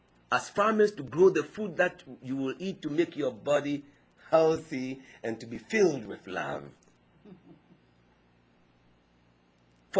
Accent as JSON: {"language": "English", "country": "Ghana", "tie": "born or raised there", "said": "In my language, in the language I was raised in Ghana, our word for sibling is quite interesting."}